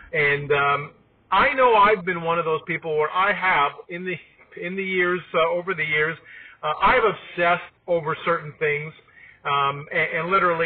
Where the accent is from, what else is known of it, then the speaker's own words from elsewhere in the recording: Toronto, Ontario, Canada; So going back to growing up in Toronto, on SCTV.